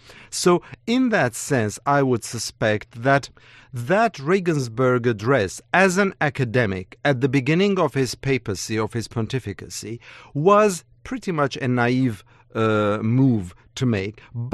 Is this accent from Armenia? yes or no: yes; Armenia; English is a second language; You see, as an Armenian, I can get away with it. English is not my first language, so I can coin words.